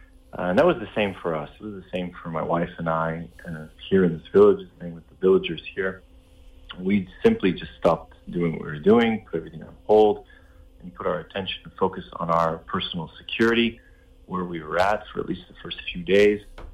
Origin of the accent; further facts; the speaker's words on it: United States; now in Israel; So me being an American, I wasn't trained as an IDF soldier. I was in the American Army.